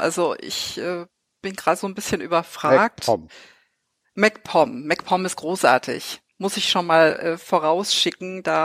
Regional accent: Saxony, Germany; moved away as an adult; Ich stamme ja ursprünglich aus Sachsen. Bin hier vor knapp 10 Jahren hochgezogen in den Norden

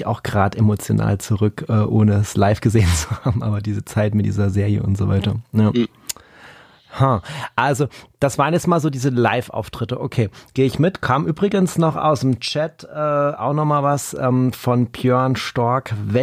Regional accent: Karlsruhe, Baden-Württemberg, Germany; Ich bin aus Karlsruhe, Stuttgart, fährst halt dahin

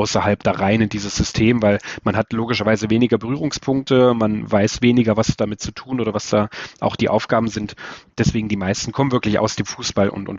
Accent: Friedrichroda, Thuringia, Germany; weil ich aufgewachsen bin in Friedrichroda. Das ist also eine Kleinstadt im Thüringer Wald.

